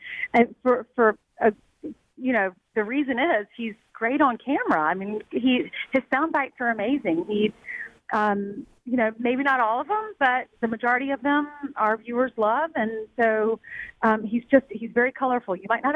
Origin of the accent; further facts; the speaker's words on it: Columbia, South Carolina, United States; And then Saturday, I'll be back in my hometown, Columbia, where I am now, at the Barnes & Noble at Richland Fashion Mall at 2 o'clock in the afternoon.